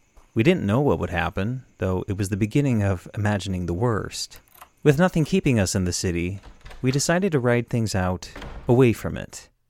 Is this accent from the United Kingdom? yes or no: no; Canada; Our time there was good, though as a Canadian, afforded a certain distance from American politics